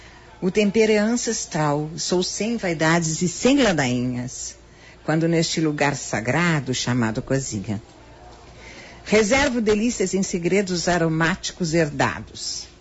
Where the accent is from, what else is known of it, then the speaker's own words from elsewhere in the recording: Bagé, Rio Grande do Sul, Brazil; now in Porto Alegre, Brazil; Bagé é a cidade, a terra. O lugar onde eu nasci e que me acompanhou, né? A vida inteira eu vim para Porto Alegre com 21. Com 21 anos, novinha, né?